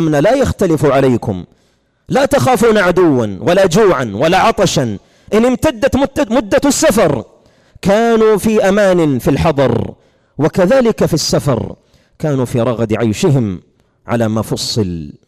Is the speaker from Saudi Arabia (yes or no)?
yes; Saudi Arabia; لماذا عندنا في السعودية القول الفقهي واحد؟